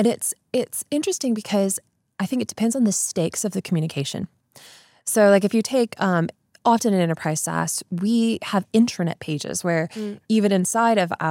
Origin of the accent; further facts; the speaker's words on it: United States; as an American, the word school run doesn't even exist in the US.